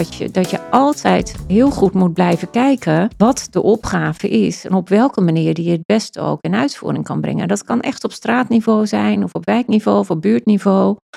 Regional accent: Gelderland, Netherlands; Ik ben opgegroeid op de Veluwe met mijn ouders, een broer en 2 zusjes. Wij woonden op het platteland, dus bos en hei om ons heen, zeg ik altijd maar.

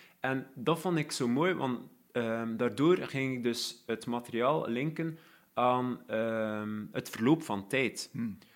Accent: Belgium; ik ben een Belg.

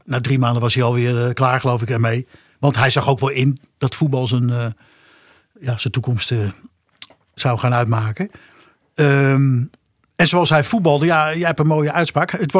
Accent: Netherlands; We zijn Nederlanders.

